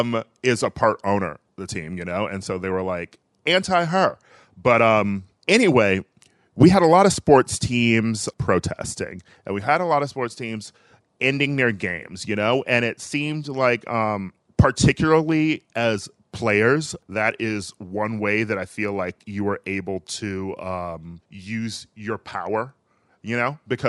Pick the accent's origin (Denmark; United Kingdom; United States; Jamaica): United States; Wisconsin; the unrest and protests in Kenosha, my home state of Wisconsin.